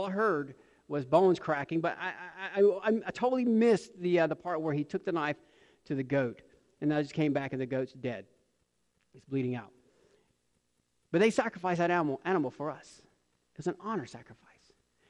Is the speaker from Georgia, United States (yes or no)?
yes; Columbus, Georgia, United States; Now, I'm from Columbus, Georgia. I really never saw meat processed. I never saw animals killed. I got my meat from the grocery store, still